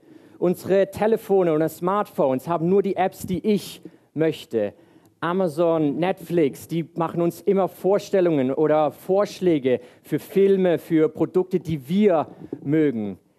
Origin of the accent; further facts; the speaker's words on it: Königsfeld, Baden-Württemberg, Germany; ich bin hier in Königsfeld aufgewachsen, habe das Abitur hier auf der Zinzendorf-Schule gemacht.